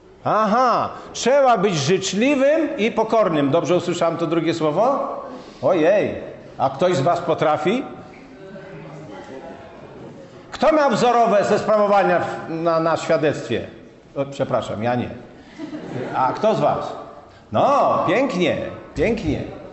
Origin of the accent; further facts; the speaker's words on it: Chełm, Lublin Voivodeship, Poland; born there; Ja też urodziłem się w Chełmie.